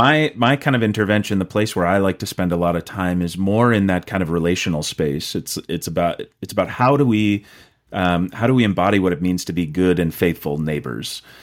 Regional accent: Rosemount, Minnesota, United States; I grew up in Rosemount, Minnesota, so just south of the Twin Cities here, but most of my family's from northern Minnesota.

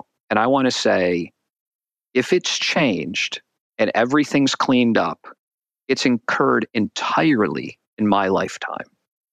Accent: Virginia, United States; When someone speeds in my home state of Virginia more than 25 miles an hour over the speed limit, we call that a crime.

